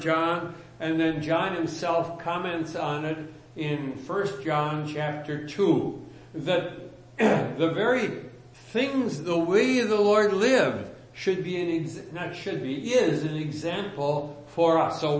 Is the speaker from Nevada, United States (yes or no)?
no; Green Bay, Wisconsin, United States; When I grew up in Green Bay, Wisconsin, about three blocks up the street, there was the Oddfellows home.